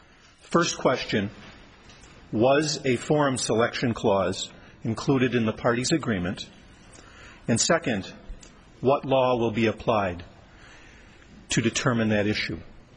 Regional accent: Buffalo, New York, United States; I'm from Buffalo, Your Honor.

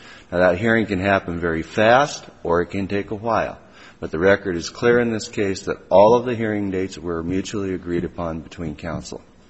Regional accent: Elko, Nevada, United States; I'm from Elko, Nevada

